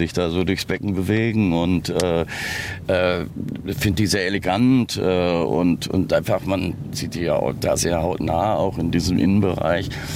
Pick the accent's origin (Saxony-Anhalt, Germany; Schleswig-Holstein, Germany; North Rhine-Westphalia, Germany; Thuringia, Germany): North Rhine-Westphalia, Germany; Hagen; in meiner Heimatstadt Hagen, in Nordrhein-Westfalen, Nähe vom Ruhrgebiet, nicht weit weg von Dortmund.